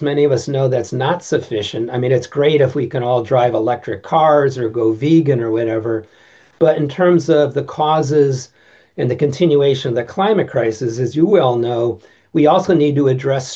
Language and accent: English; New England, United States; the growing up in New England predisposing me to resonate with Zen